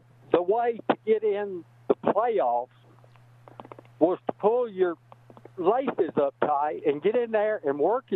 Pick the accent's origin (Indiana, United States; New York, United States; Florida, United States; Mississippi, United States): Mississippi, United States; I was raised in Northeast Mississippi